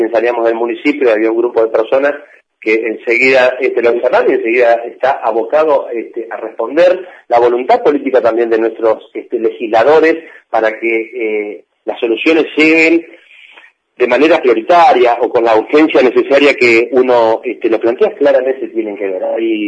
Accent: Azul, Buenos Aires Province, Argentina; yo soy de Azul

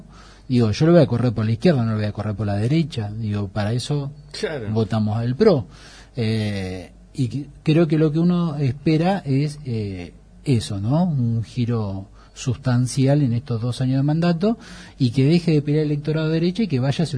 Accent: Buenos Aires Province, Argentina; Hay una gran escisión entre provincia y nación, si queremos ver nosotros que somos bonaerense.

